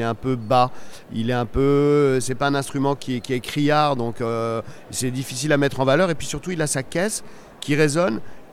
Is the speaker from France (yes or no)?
no; Algeria; Et puis après, comme moi j'ai grandi en Algérie, qu'en Algérie je faisais du rock, je suis revenu à ma culture rock.